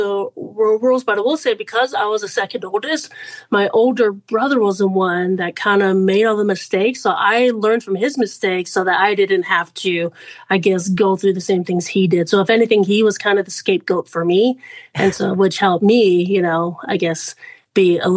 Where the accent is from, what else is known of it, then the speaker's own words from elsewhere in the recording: Hawaii, United States; moved away as an adult; even growing up in Hawaii, you know, it's so expensive out there.